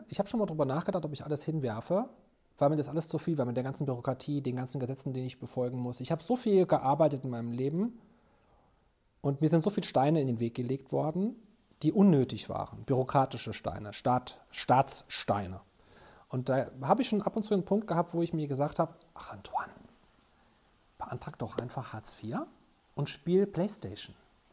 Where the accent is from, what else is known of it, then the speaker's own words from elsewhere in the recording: Germany; Ich bin Deutscher, ich denke deutsch, mein Herz ist vielleicht französisch, aber mein Kopf ist deutsch